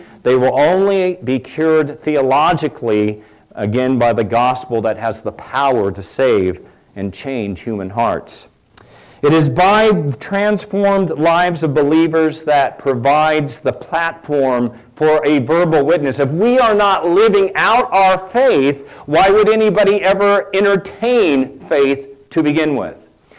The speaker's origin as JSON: {"language": "English", "region": "California", "country": "United States", "tie": "born or raised there", "said": "I'm from California, born and bred in California. I like to say now, most definitively, I'm from California."}